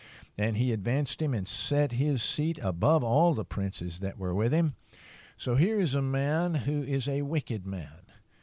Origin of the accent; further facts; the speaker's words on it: United States; If any of you have any doubt about it, I am an American.